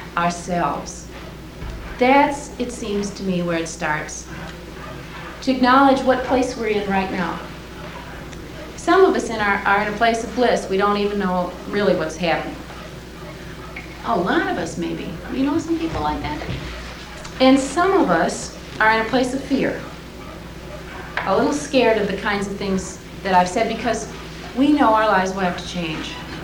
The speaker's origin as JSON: {"language": "English", "town": "Minneapolis", "region": "Minnesota", "country": "United States", "said": "I'm from Minneapolis, so I'm far away."}